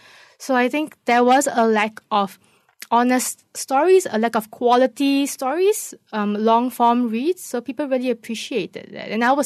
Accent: Malaysia; being Asian and being female and being Malaysian.

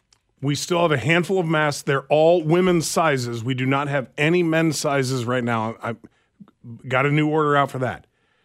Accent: Leavenworth, Kansas, United States; Let's go to Debbie in my hometown of Leavenworth.

